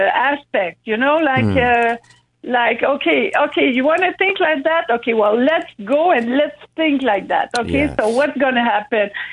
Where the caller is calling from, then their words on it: Quebec City, Quebec, Canada; But, here in Quebec City, the anointing came, up to here.